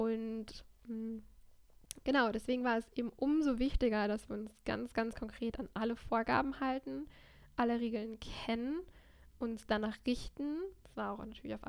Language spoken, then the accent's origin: German; Düsseldorf, North Rhine-Westphalia, Germany; Ich komme nämlich aus Düsseldorf, das heißt, es war direkt nebenan.